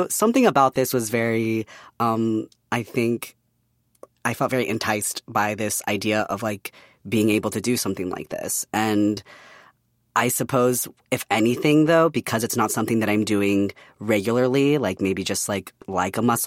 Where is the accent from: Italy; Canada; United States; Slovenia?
United States; San Francisco, California; We're Bay Area twins. I grew up in San Francisco area.